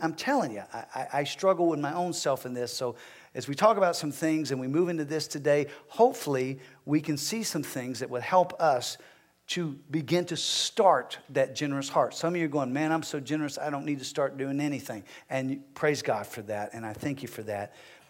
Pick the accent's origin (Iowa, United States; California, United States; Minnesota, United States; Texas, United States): Texas, United States; As a man, I've said before, I'm a man, I'm from Texas. So the way that I operate is different than someone who's from New York.